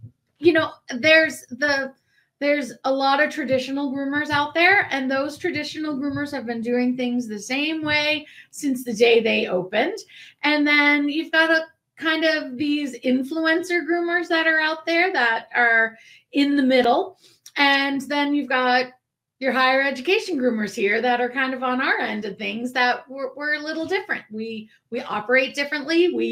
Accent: Kentucky, United States; So I grew up in Kentucky and I rode horses and worked actually at Churchill Downs.

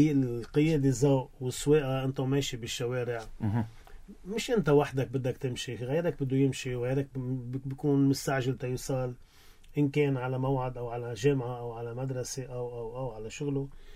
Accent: Lebanon; نحن من لبنان

